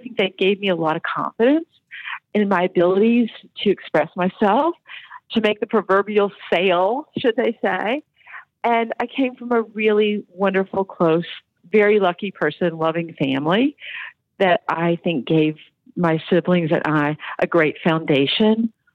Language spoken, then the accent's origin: English; Ashland, Kentucky, United States; Yeah, I'm a small-town girl. I grew up in Ashland, Kentucky. It's a small-town in eastern Kentucky.